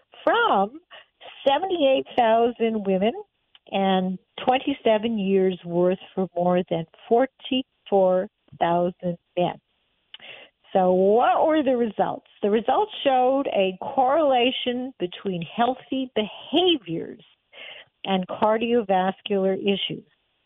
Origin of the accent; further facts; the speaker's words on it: Canada; I am Canadian. I have dual citizenship, but spent most of my life and was born in Canada.